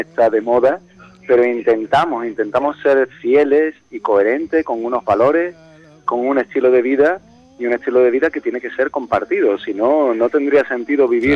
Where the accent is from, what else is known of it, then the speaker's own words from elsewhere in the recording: Cádiz, Andalusia, Spain; Yo soy de Cádiz.